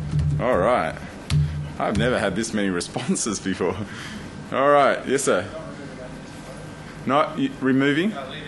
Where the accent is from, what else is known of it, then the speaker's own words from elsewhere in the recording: Australia; Try to keep the words a bit shorter for me, because I'm Australian.